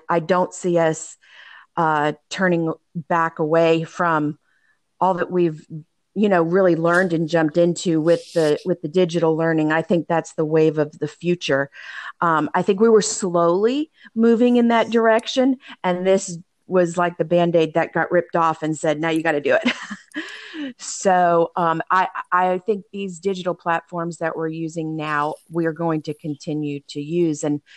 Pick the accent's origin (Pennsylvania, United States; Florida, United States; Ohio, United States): Florida, United States; now in Georgia, United States; I was born and raised in Florida and lived there most of my life, but absolutely love Georgia. So we're excited to be Georgia residents now.